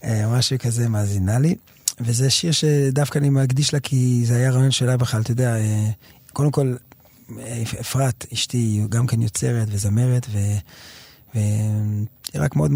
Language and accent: Hebrew; Jerusalem, Jerusalem District, Israel; גדלתי בכנסת הזה, בית יצחק, בשכונת הפרסים בנחלות